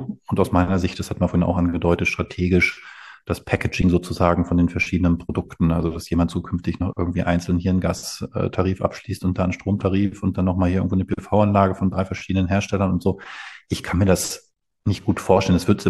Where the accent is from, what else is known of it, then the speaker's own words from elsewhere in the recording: Lower Saxony, Germany; Ich komme ja aus der Region, Wolfsburg hat das mal probiert vor vielen Jahren.